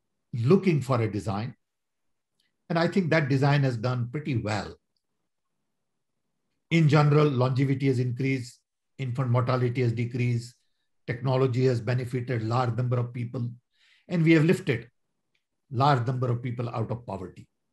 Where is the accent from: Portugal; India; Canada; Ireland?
India; now in United States; You know, I'm 80 years old. I was born and raised in 1942 in British Raj.